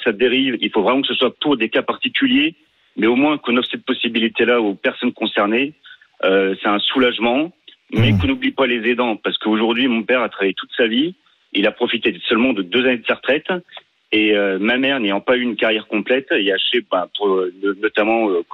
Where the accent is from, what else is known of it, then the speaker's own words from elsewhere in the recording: Bourgogne-Franche-Comté, France; je suis originaire de Saône-et-Loire, hein, comme Didier, du côté de entre Givry et Mercurey